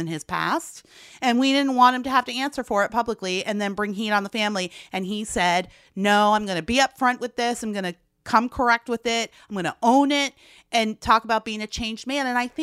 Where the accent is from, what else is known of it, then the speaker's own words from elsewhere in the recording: California, United States; But that's my opinion as a Californian, someone who does not cast a vote in Georgia.